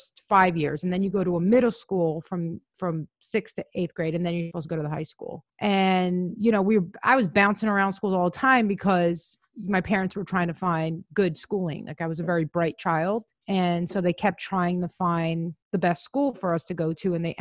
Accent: New York City, New York, United States; I grew up in Pelham Parkway, right over off the 2 train. I grew up there basically from the age of 1 until about 14.

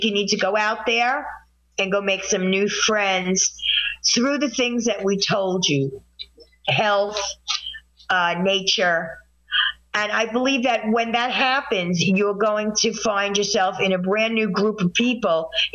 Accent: New Jersey, United States

